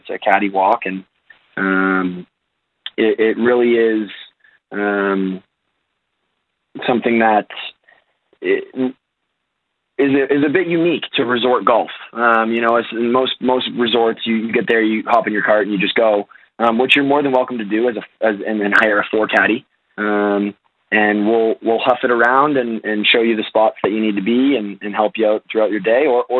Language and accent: English; Canada; moved away; this would give me a chance to come back to my home country, which I haven't been really lived in about 8 or 9 years now.